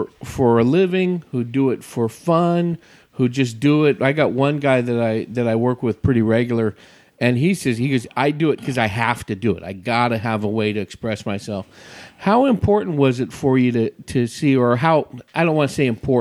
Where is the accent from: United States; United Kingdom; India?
United States; Arizona; I'm from Arizona. They call it a fiddle.